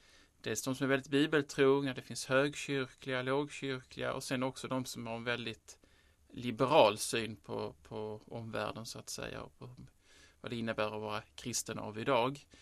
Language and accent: Swedish; Lund, Skåne, Sweden; Då så gick jag till Dominikanerna i Lund, i min hemstad, och jag sa att jag ville veta mer om katolsk tro.